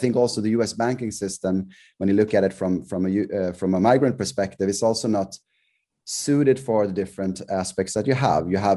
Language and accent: English; Sweden; English is a second language; now in United States; I'm from Sweden, I speak fairly good English, and I'm from a rich country moving to the US